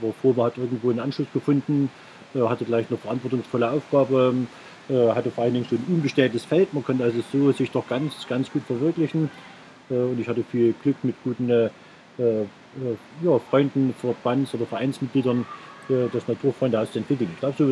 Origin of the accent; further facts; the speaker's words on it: Saxony, Germany; ich komme eigentlich aus dem Erzgebirge, man hört es vielleicht noch ein bisschen von der Sprache